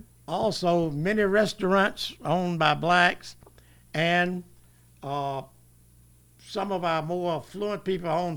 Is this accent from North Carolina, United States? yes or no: no; Brooklyn, New York, United States; I was raised in Brooklyn. I was educated in Brooklyn. This is when the city was quite smaller than it is now.